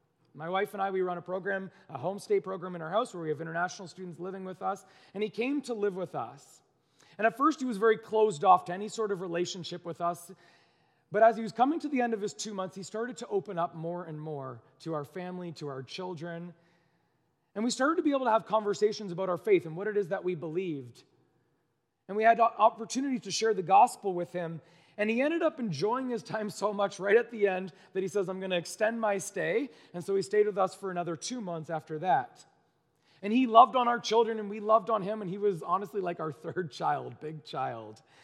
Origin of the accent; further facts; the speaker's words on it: Amherstburg, Ontario, Canada; I'm originally from the Windsor area, down in a town called Amherstburg on the border